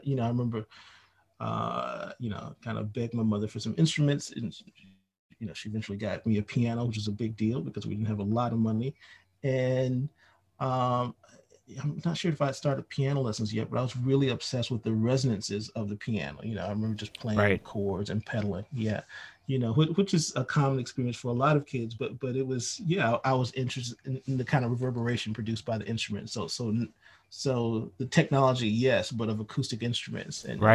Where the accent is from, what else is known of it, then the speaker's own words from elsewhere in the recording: Nashville, Tennessee, United States; I grew up playing music. We're both from Nashville, Tennessee. So it's a music city.